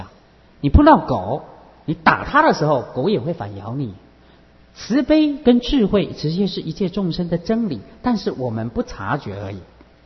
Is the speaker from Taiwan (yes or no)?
no; China; 第一个，我们中国人很重视医药，因为中国自古医术就很好。